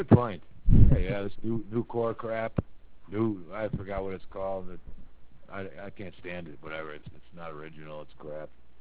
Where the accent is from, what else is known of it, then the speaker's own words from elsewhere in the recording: United States; I'm an American, we know this.